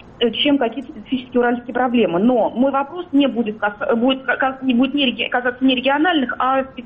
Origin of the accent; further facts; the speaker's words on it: Moscow, Russia; ну я на самом деле живу в Москве, я москвичка